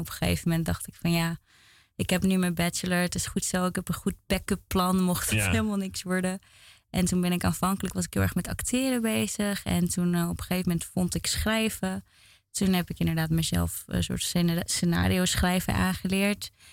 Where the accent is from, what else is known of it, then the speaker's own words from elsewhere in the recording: Grotebroek, North Holland, Netherlands; Ik kom uit Grotebroek.